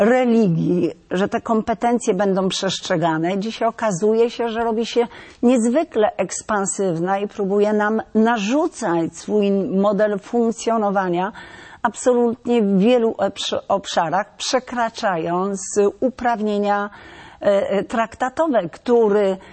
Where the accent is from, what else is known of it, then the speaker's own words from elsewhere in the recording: Lubusz Voivodeship, Poland; ja z Lubuskiego, gdzie ta granica i to zerkanie na Unię było też i na Niemcy było znacznie wcześniejsze ze względu na to sąsiedztwo.